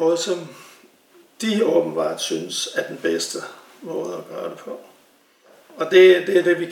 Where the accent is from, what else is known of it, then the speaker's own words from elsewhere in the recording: Central Denmark Region, Denmark; og jeg er vokset op på Brobjerggård, som ligger i Skalsodalen.